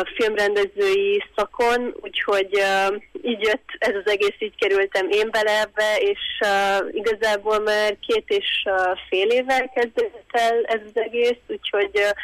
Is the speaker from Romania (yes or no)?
yes; Târgu Mureș, Mureș County, Romania; mindannyian kb. Marosvásárhelyről vagyunk